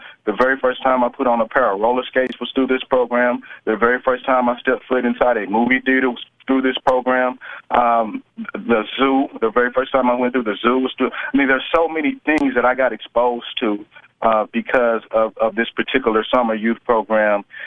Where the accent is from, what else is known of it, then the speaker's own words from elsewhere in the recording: Walls, Mississippi, United States; You know, growing up in Walls, I grew up very modestly. In fact, I did not even have indoor plumbing until I was 16 years old.